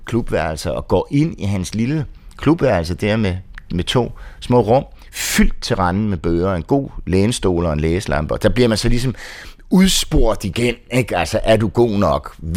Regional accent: Frankfurt, Hesse, Germany; Danish is a second language; kom tilbage til Frankfurt, hvor jeg voksede op hos min mormor

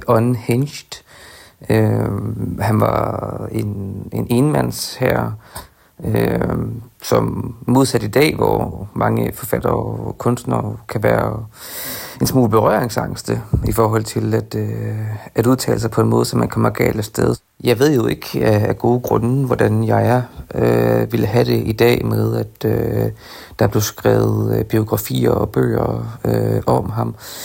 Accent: Horsens, Central Denmark Region, Denmark; jeg er jo fra Horsens, min mor var buschauffør

